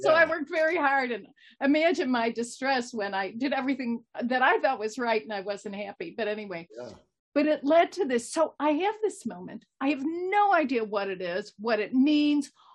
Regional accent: Chicago, Illinois, United States; Well, listen, you can tell by my accent. I'm from Chicago. I'm from the Midwest.

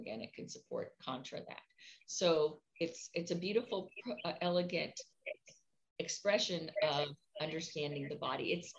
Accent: Cuba; moved away; I was born in Cuba. We left everything behind.

